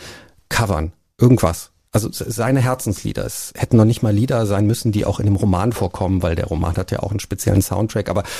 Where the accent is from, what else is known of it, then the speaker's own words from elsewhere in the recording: Cologne, North Rhine-Westphalia, Germany; Ich bin ja in Köln groß geworden und natürlich nimmt man da diese Karnevalszeit mit, ne? Als Urkölner. Also mein Vater ist auch Urkölner, auch da geboren.